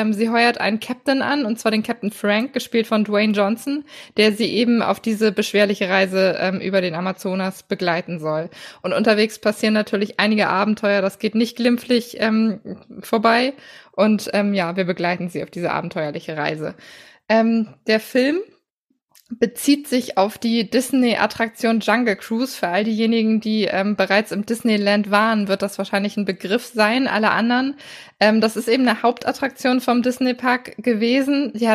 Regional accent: Northern Germany, Germany; gerade als Norddeutscher hat man ja, wenn man in Richtung Süden blickt, manchmal immer so ein paar Klischees im Kopf.

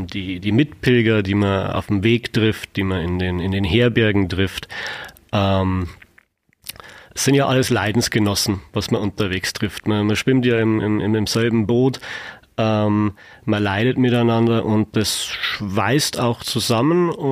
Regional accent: Pfreimd, Bavaria, Germany; ich komme aus Pfreimd und ich bin den Jakobsweg gelaufen.

